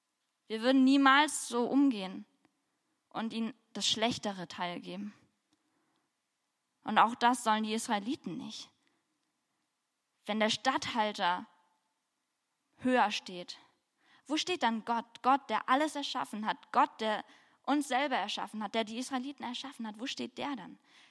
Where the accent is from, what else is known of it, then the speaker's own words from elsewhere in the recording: Germany; accent: German; habe ich bestimmt mit meinem deutschen Akzent nicht so hebräisch ausgesprochen